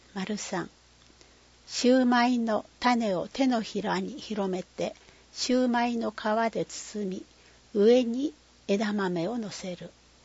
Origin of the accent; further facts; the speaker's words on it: Okinawa, Japan; 私たち、ウチナーンチューは、沖縄戦の悲惨さを多くの方に知ってほしいと訴えてきました。